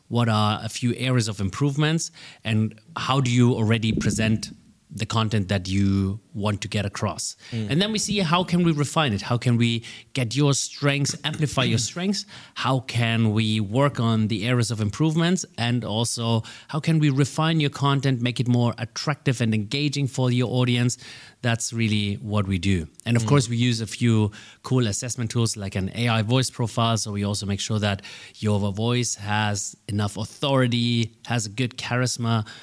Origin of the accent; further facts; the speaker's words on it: Dubai, United Arab Emirates; I get to work here in my hometown where I live in the UAE, in Middle East, in Dubai.